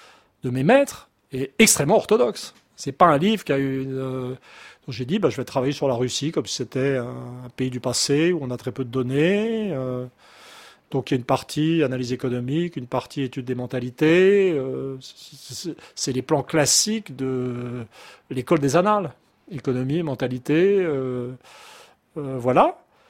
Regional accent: France; en tant que Français

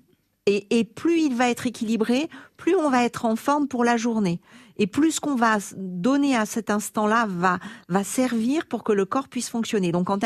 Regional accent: France

